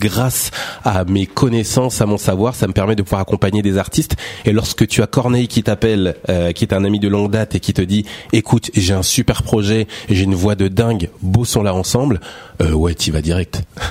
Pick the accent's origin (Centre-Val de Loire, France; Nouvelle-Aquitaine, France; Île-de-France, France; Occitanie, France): Île-de-France, France; Évry; Alors moi, je suis de l'Essonne. Je suis quelqu'un d'Evry.